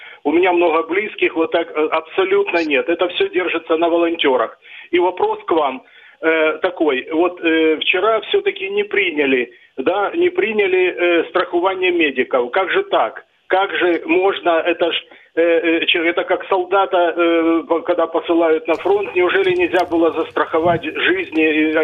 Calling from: Dnipro, Dnipropetrovsk Oblast, Ukraine; Місто Дніпро

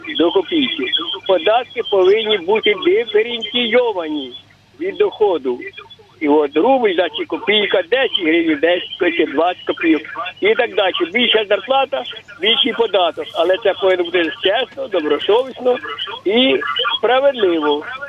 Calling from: Vinnytsia Oblast, Ukraine; Я із Вінницької області.

